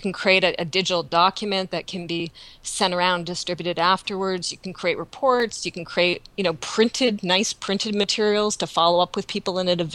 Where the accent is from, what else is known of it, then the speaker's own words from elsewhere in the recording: British Columbia, Canada; also born or lived in United States; And I live in Victoria, BC. I'm Canadian originally. I was down in the U.S. for over a decade.